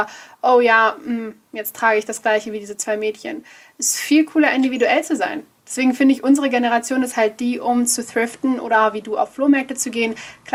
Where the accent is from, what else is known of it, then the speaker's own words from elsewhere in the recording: Germany; born there; weil wir sind jetzt vielleicht hier in Deutschland geboren